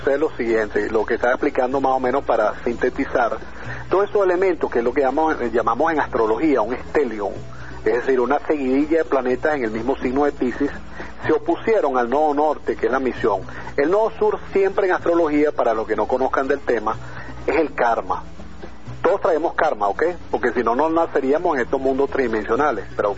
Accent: Venezuela; que somos venezolanos y tenemos derecho

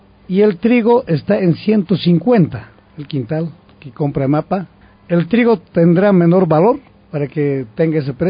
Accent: Bolivia; Si hablamos como bolivianos, sí, Santa Cruz puede satisfacer la demanda nacional.

